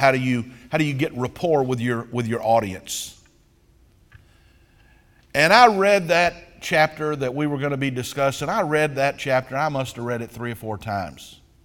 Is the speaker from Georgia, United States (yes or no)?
yes; Georgia, United States; I come from South Georgia.